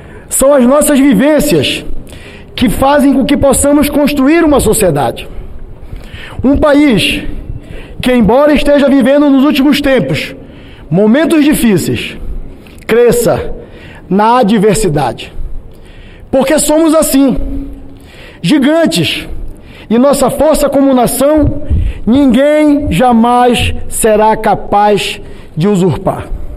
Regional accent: Brazil; temos também muito do que nos orgulhar como brasileiros.

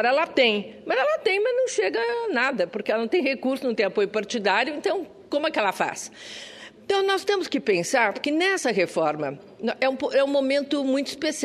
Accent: São Paulo, Brazil; pelo meu mandato pelo Senado Federal, como paulistana, fizemos em São Paulo

